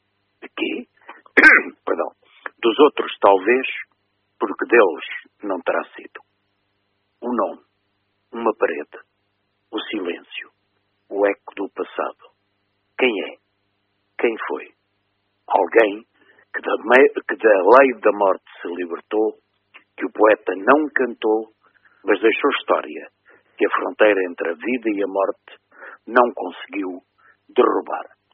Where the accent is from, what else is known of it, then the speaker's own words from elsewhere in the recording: Coimbra, Centro, Portugal; Esta minha queda por estas coisas vem dos meus tempos de criança, vividos na minha terra natal, que é Coimbra.